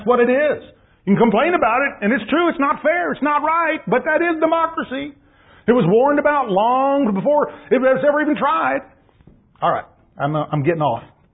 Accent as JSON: {"language": "English", "country": "United States", "said": "apart from my own bias from being an American. I've lived in other countries."}